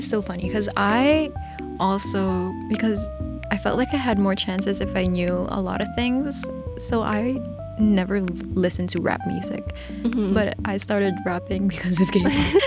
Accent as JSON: {"language": "English", "country": "Philippines", "tie": "born or raised there", "said": "And growing up in the Philippines, it's always like singers like … that were popular at that time."}